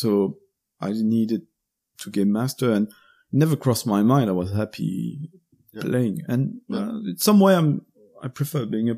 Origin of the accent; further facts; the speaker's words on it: Gosselies, Wallonia, Belgium; Gosley in Charleroi, Belgium, in Wallonia. That's where I grew up.